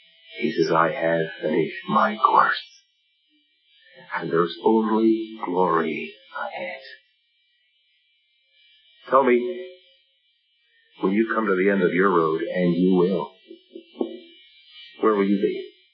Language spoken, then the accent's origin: English; Leamington, Ontario, Canada; born there; I was born in Leamington, Ontario, the most southerly point in Canada.